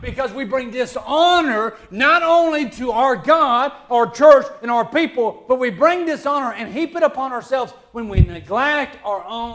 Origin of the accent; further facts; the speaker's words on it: Alabama, United States; accent: Alabama; moved away; have been away from Alabama, you can't take Alabama out of me. It just comes out in my voice, in my accent. It comes out the way I talk.